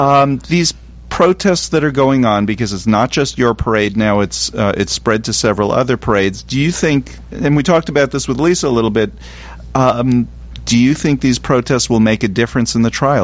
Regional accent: New York, United States; Actually, I'm from downstate, but I went to school in Albany

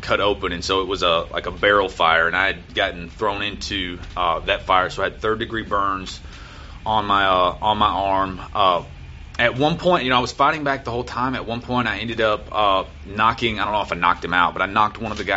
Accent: Paris, Texas, United States; Okay, so it was a Halloween party in my hometown of Paris, Texas. It was actually in a small town right outside of Paris called Reno.

